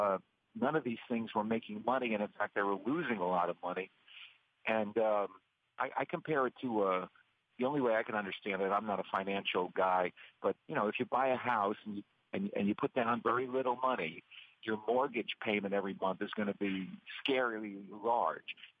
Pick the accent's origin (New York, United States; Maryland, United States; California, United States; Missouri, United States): New York, United States; Bronx; I'm from the Bronx, and he's from Queens. I kind of saw him as a fellow goofy bridge and tunnel guy